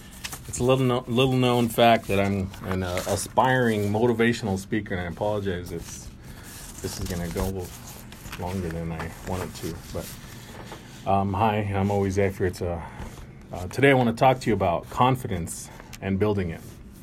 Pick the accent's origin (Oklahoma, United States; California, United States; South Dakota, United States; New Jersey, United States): South Dakota, United States; Pine Ridge; beautiful place, it's home. I want to be laid to rest here someday. But let's look at the facts of growing up on Pine Ridge.